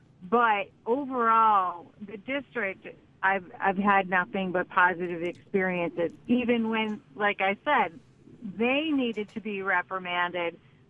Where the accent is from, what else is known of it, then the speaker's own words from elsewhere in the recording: Lancaster, United States; I am from Lancaster, and I just wanted to comment.